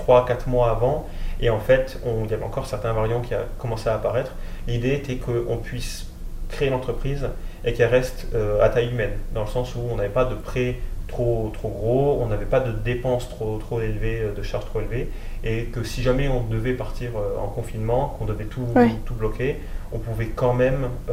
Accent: Bordeaux, Nouvelle-Aquitaine, France; moi à la base je suis de Bordeaux

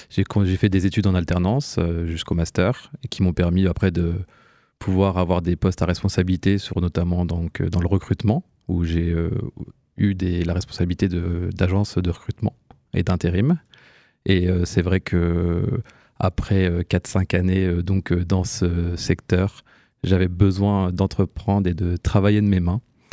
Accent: Nancy, Grand Est, France; j'ai 32 ans, je suis originaire de Nancy

